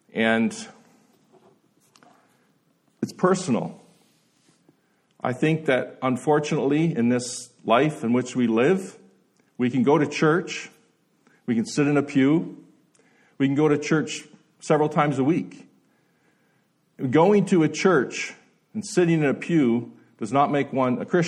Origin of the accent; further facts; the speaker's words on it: New Brunswick, Canada; So I was brought up in New Brunswick, a family of five brothers, one sister, seven of us.